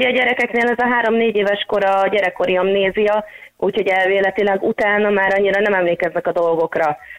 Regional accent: Slovakia; mivel én Szlovákiából származom, tehát hogy egy magyar család voltunk valószínűleg

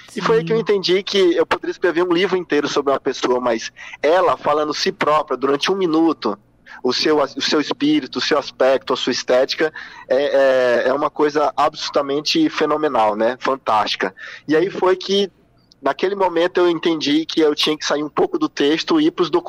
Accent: Maranhão, Brazil; Eu sou maranhense

